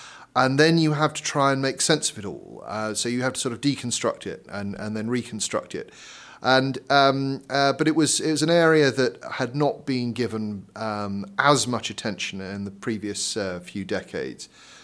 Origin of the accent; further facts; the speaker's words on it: South West England, United Kingdom; There was a big Iron Age hill fort near where I grew up in Dorset, which I used to play in.